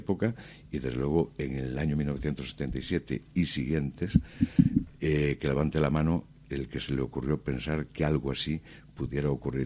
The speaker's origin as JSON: {"language": "Spanish", "town": "Lugo", "region": "Galicia", "country": "Spain", "said": "a mí me lo vas a decir que soy de Lugo, lo de las carreteras. Lo que era un viaje de Madrid a Lugo en el 600."}